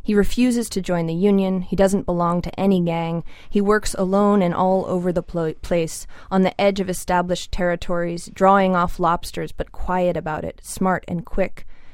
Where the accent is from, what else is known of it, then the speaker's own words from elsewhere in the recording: Gloucester, Massachusetts, United States; I grew up right on the Essex River itself, and so there were lobster boats going in and out every day